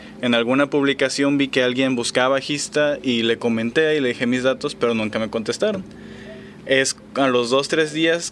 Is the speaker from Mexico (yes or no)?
yes; Guayabitos, Nayarit, Mexico; now in Puerto Vallarta, Mexico; Soy de Guayabitos.